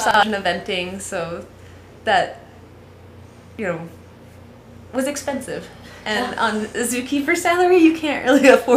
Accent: San Diego, California, United States; Well, I grew up in San Diego, so my parents would take us to the zoo all the time.

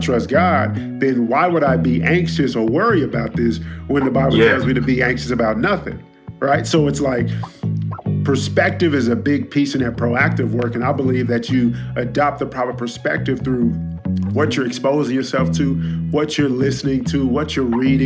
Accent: Dallas, Texas, United States; Yeah, I'm from Oak Cliff, man.

